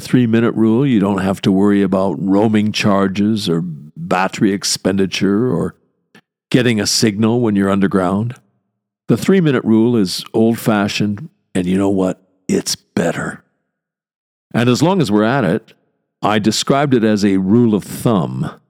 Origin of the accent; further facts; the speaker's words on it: London, United Kingdom; I, as a Londoner, can figure that journey will take me about 21 minutes.